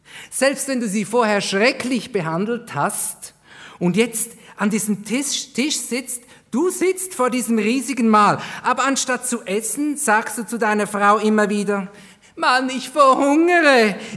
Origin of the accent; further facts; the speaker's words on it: Switzerland; Ich hoffe, dass ich als Schweizer nicht zu schnell spreche.